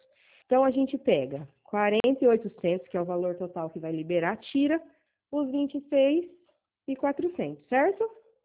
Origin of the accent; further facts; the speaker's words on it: Bernardes, Brazil; eu sou aqui de Bernardes mesmo, fica tranquilo, tá? Eu sou mioto.